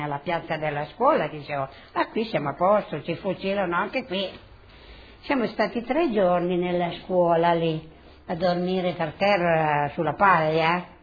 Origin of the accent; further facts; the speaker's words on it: Susa, Piedmont, Italy; born there; sono nata a Susa il 18/1/1928